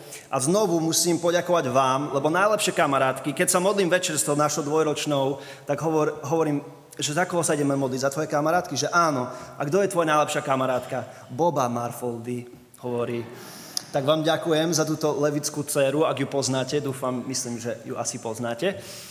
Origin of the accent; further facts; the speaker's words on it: Žilina, Žilina Region, Slovakia; also born or lived in Bratislava; Ja som vyrastal na Slovensku, najprv pri Bratislave, potom v tej Žiline, ako spomínam. Posledných 10 rokov som bol späť v štátoch